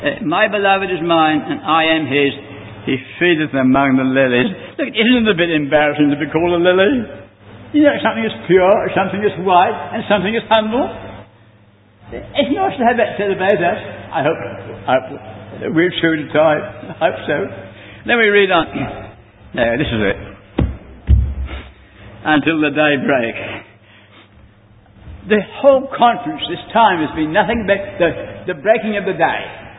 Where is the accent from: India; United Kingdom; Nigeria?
United Kingdom; England; moved away; When I came from England, it took me 6 weeks to get here. Now it took me 12 hours.